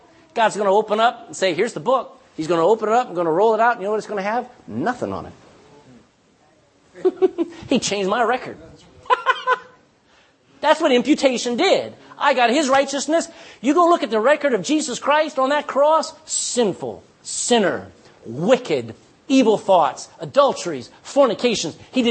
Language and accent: English; Ireland; And if it does, we're Irish, amen? We live here.